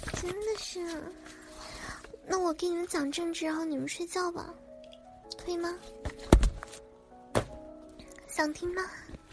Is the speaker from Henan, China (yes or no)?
no; Beijing, China; 我是北京的，我从小是在北京长大的。